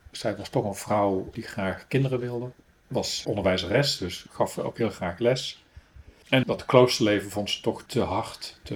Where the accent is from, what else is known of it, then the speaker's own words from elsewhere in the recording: Breda, North Brabant, Netherlands; born there; accent: Brabant; En na 30 jaar omzwervingen buiten Brabant weer terug in Brabant. Geboren in Breda.